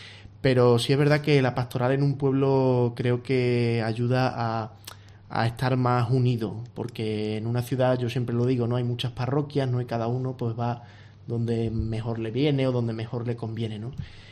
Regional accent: Fuentes de León, Extremadura, Spain; Pues yo, por ejemplo, de mi pueblo, ¿no?, en Fuentes de León

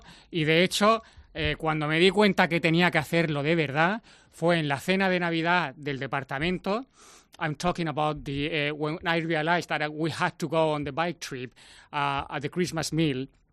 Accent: Murcia, Region of Murcia, Spain; Sí, sí, yo soy de Murcia.

